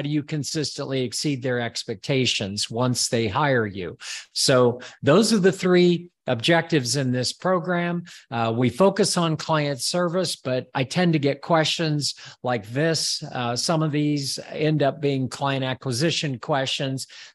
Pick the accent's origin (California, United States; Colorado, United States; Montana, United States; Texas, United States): Texas, United States; Call me skeptical. I am from South Texas.